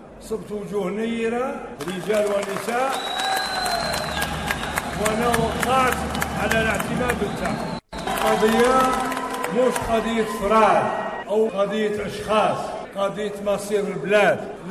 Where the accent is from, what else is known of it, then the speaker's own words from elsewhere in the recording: Algeria; أنا جزائري بسيط مثلكم